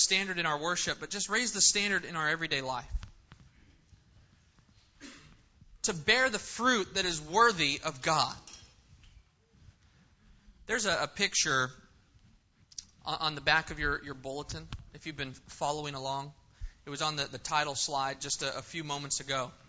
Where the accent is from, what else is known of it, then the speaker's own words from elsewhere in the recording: California, United States; I'm a Californian, avocados, you know, I can eat those things raw.